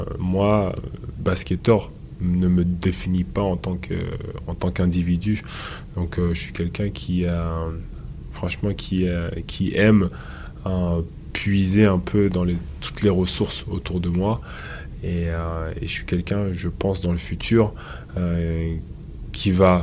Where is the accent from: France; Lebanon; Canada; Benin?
Benin; Je suis béninois. Hein, mon père est béninois.